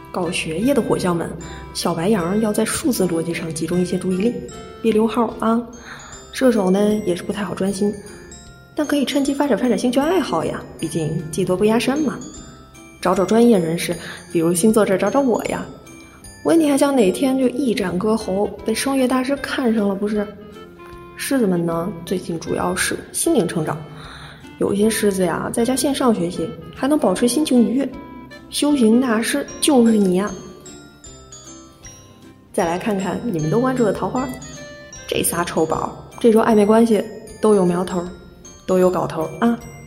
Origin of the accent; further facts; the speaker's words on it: Northeast China, China; 我呢来自东北，那自然而然就必须受到俺们那嘎的狐仙文化的熏陶。